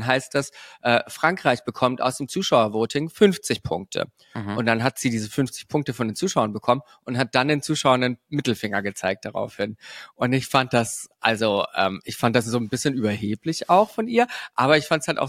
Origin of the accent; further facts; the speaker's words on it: Germany; Also wir sind einfach sehr unbeliebt im Rest der Welt als Deutsche.